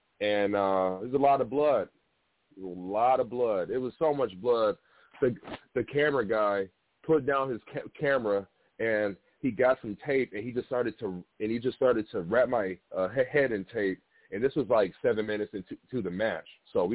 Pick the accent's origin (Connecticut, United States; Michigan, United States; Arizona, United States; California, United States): Michigan, United States; Detroit; I'm from Detroit, and I would have loved to see him go all the way